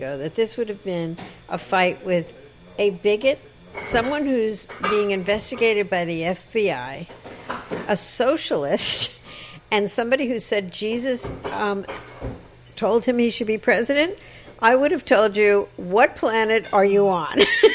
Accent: New York, United States; And I'm as a woman and as a New Yorker, I do not understand this whole racist, bigot, sexist thing with Donald.

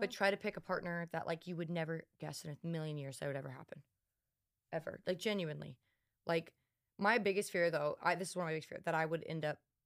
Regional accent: Colorado, United States; well, I grew up here, in Colorado.

